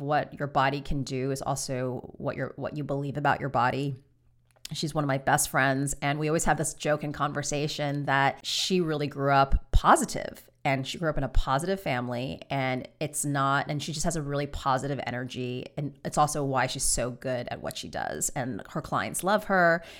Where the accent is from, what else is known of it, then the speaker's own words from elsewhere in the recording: United States; I've mentioned that I'm Chinese American. I was born here